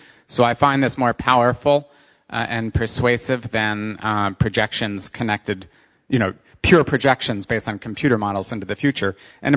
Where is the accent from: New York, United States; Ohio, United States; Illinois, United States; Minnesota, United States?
New York, United States; Since I'm from New York, I'll start with Sandy.